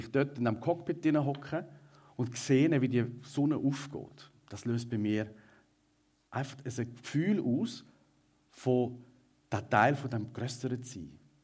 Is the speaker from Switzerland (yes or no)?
yes; Switzerland; Und ich sage euch, wir als Schweizer 8 Millionen, wir haben also ganz einen exotischen Stromstecker mit diesen drei.